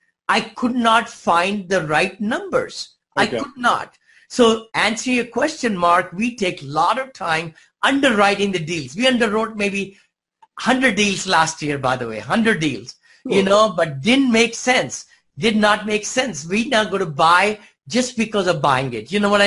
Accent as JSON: {"language": "English", "country": "India", "moved": "as an adult", "said": "I came from India with $7 many moons ago, and I'm an engineer, mechanical engineer"}